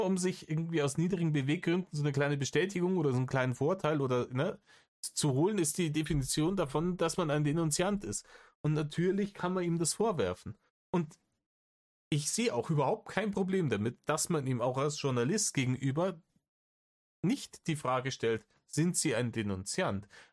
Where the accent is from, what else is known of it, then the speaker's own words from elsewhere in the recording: East Germany, Germany; ich als Ossi